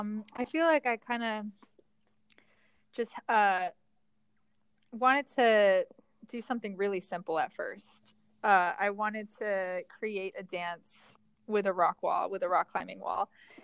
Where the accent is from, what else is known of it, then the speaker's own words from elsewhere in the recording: Tucson, Arizona, United States; also born or lived in New York; now in Phoenix, United States; I was born in New York originally, moved to Tucson, Arizona.